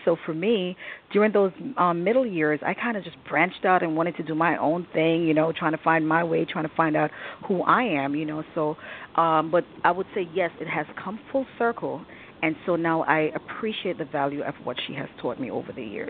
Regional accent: Jamaica; So I enjoyed growing up in Jamaica.

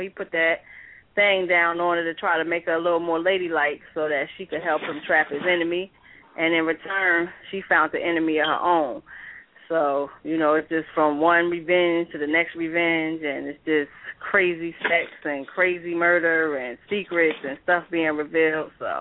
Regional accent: New Jersey, United States; You know, I grew up in North New Jersey in the projects, and you see a lot.

